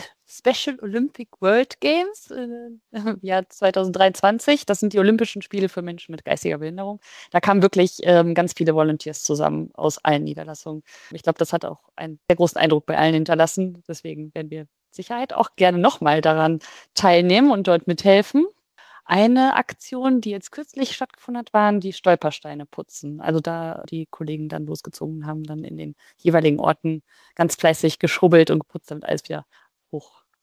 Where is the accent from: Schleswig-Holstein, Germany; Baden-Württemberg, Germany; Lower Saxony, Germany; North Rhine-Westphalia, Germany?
North Rhine-Westphalia, Germany; Ratingen; Also ich komme aus Ratingen und da komme ich häufig halt auch an der Tafel vorbei